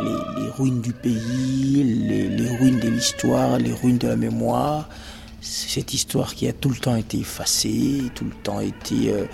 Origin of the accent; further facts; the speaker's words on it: DR Congo; je partage aussi ces mêmes angoisses, ces mêmes inquiétudes en tant que Congolais